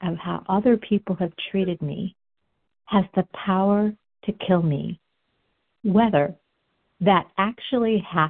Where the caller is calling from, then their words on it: Tucson, Arizona, United States; I'm a recovered compulsive overeater and bulimic. I live in Denver, Colorado, and I'm calling from Tucson this morning.